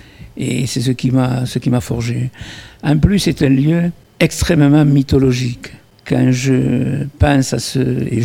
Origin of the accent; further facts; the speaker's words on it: Naurouze, Occitanie, France; Je suis né dans un lieu extrêmement particulier, qui est l'île de Naurouze. Je dis l'île parce que je suis né au Moulin et c'était entouré d'eau.